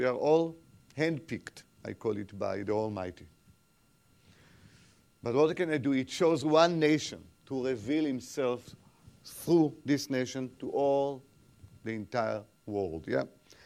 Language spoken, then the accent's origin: English; Israel; And I'm coming from Israel. It's not a secret. You know it already, right?